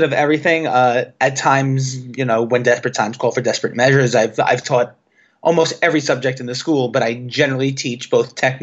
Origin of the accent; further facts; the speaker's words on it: New York City, New York, United States; This is so I'm born and raised in New York City